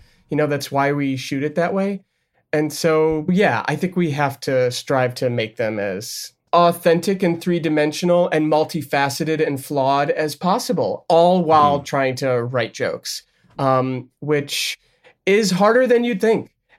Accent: New York, United States; growing up in New York doing theater and, you know, popping into drama bookshop.

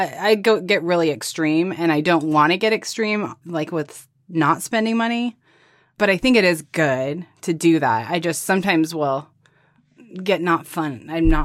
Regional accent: Arizona, United States; See, I'm from Arizona and now I live in Texas.

